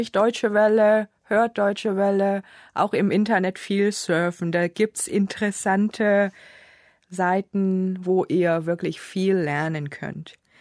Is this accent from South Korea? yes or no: yes; Seoul, South Korea; German is a second language; Ich komme aus Korea, aus der Stadt Seoul. Ich bin geboren im Jahr 1974 und arbeite als Deutschlehrerin am Goethe-Institut in Seoul.